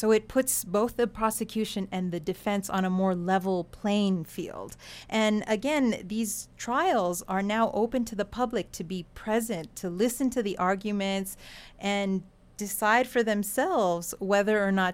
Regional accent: El Paso, Texas, United States; In El Paso, for example, which is my hometown

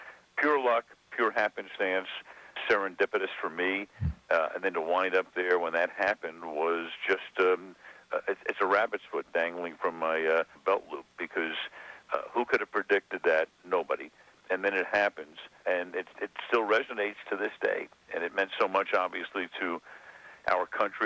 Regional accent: Brooklyn, New York, United States; I grew up in Brooklyn, and I remember when Vin Scully started.

